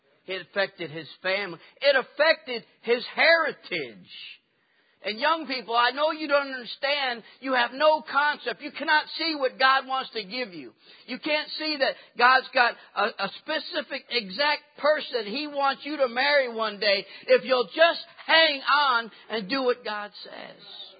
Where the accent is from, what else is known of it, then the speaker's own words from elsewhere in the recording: Louisiana, United States; Now, I am from Louisiana. We are always 50 or 51 when it comes to education.